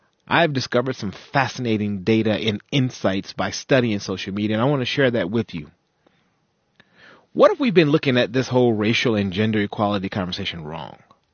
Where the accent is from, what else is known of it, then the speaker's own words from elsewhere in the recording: United States; where it wasn't about them being Zulu and me being Black American.